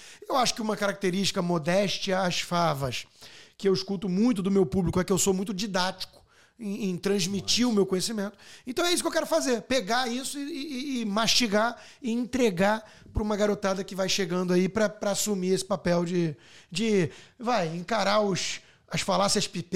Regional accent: Rio de Janeiro, Brazil; Eu sou do Rio, só eu posso falar, só os cariocas podem falar mal do Rio.

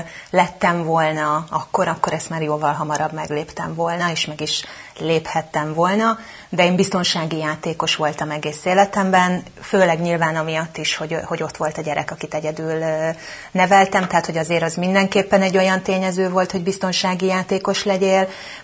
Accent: Szabolcs-Szatmár-Bereg, Hungary; Én egy nagyon kicsi Szabolcs-Szatmár-Bereg megyei faluból származom. Már az is nagy szó volt, hogy onnan én Debrecenbe mentem középiskolába, meg a főiskola

